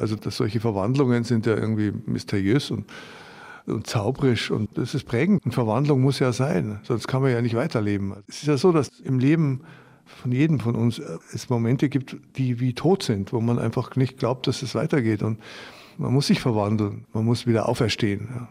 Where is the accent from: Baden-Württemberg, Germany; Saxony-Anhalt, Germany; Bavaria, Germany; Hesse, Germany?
Bavaria, Germany; Ja klar, also ich bin ja in Bayern aufgewachsen